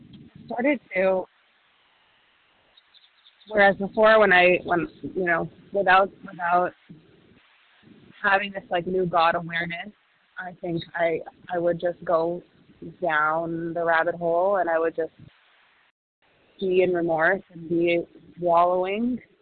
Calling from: Mexico; I'm calling from Mexico.

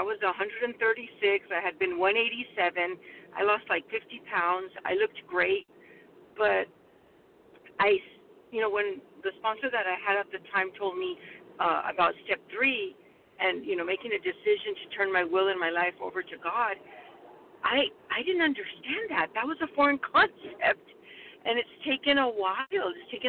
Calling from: California, United States; Yes, I'm calling from California.

